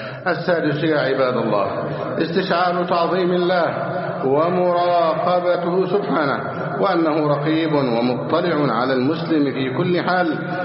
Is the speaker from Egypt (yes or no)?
yes; Egypt